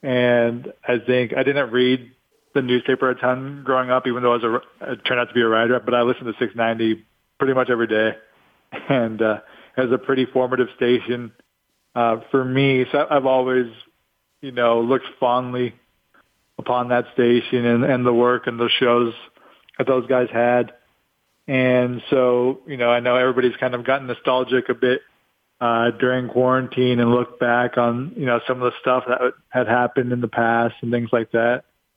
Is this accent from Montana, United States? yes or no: no; La Mesa, California, United States; I grew up in La Mesa.